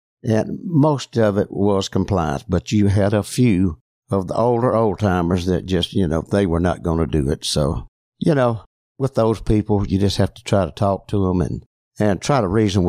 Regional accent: Caledonia, Mississippi, United States; I'm from Caledonia, Mississippi. I know ain't nobody ever heard of that, but it's just south of Tupelo and north of Columbus.

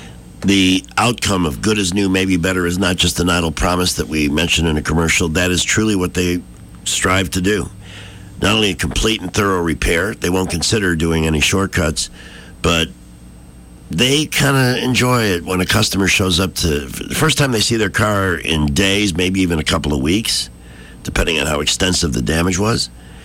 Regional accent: Chicago, Illinois, United States; Yeah. I'm a Democrat, though. I'm from Chicago. That's how we're trained, don't you know?

